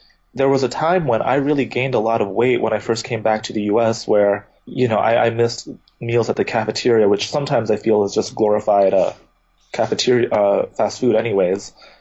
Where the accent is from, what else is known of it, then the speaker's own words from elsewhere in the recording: Midwest, United States; growing up in the American Midwest and in the suburbs and kind of always knowing I had this alternate childhood and background, I think I tended to exoticize Thailand.